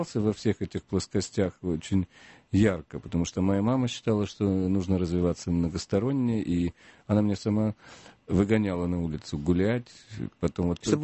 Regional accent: Rostov-on-Don, Rostov Oblast, Russia; born there; Я родился в Ростове, это третий концерт в туре.

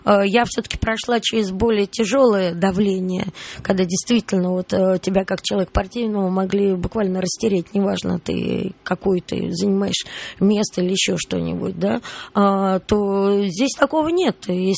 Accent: Moscow, Russia; я поняла одно, что я москвичка, я не дачница

